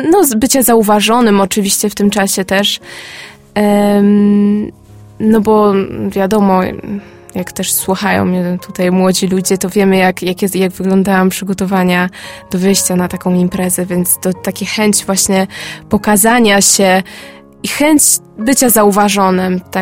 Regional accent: Gdańsk, Pomeranian Voivodeship, Poland; No, a że pochodzę z Gdańska, to też bardzo blisko Sopotu

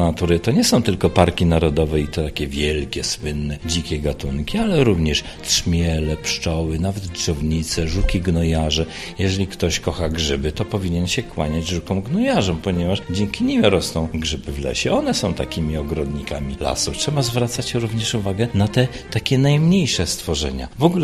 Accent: Gdańsk, Pomeranian Voivodeship, Poland; A potem oczywiście urodziłem się w Gdańsku i na takim zwyczajnym podwórku się bawiłem

